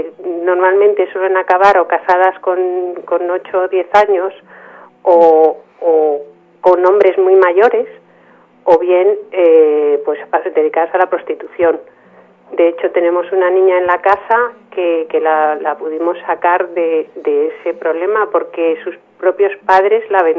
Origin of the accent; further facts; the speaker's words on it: Spain; la ONG es española, nuestros miembros somos españoles.